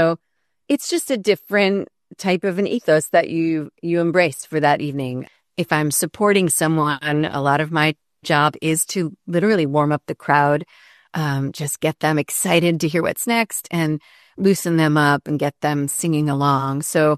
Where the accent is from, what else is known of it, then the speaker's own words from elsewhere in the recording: New York, United States; the other day I played in my hometown up here in upstate New York at a beautiful performing arts center